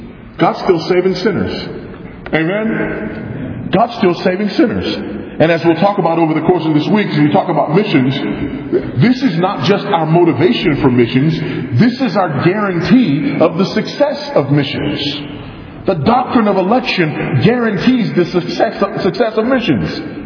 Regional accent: Texas, United States; In the state of Texas, my home state, there are 26 million Texans.

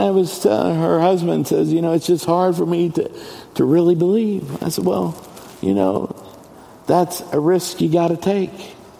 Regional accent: United States; I'm an American. I too suffer from that here in my country, but I do not want to give that up.

